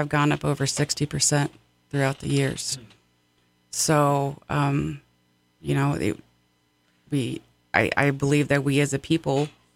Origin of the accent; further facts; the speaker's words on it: California, United States; You know, I live here. I am born and raised in the North State.